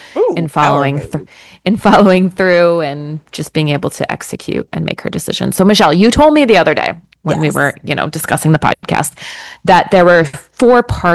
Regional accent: New Jersey, United States; now in Panama; I live in Panama. I'm a teacher here. I'm from New Jersey, USA.

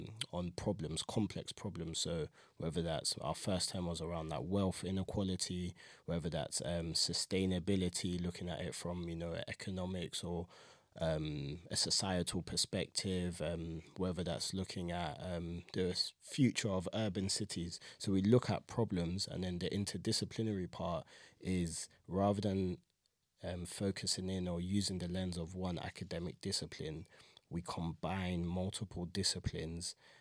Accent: London, United Kingdom; I'm 28. I'm from South London originally, living in East

